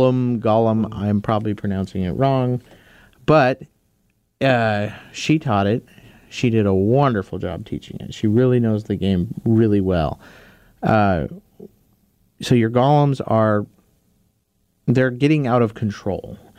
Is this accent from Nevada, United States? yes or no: yes; Nevada, United States; I'm from Nevada.